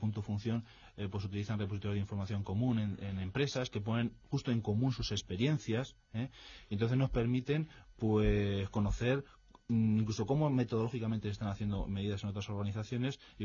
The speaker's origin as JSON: {"language": "Spanish", "region": "Canary Islands", "country": "Spain", "said": "yo que vengo de Canarias, se aumenta por los costes de lejanía."}